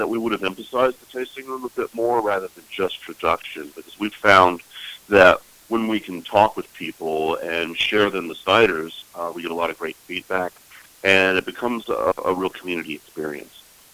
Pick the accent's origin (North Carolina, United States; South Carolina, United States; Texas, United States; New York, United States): North Carolina, United States; Durham; now in Black Mountain, United States; My wife Jessica and I are both from North Carolina. I'm from Durham, and she's from Goldsboro. And we moved to Black Mountain about 4 years ago.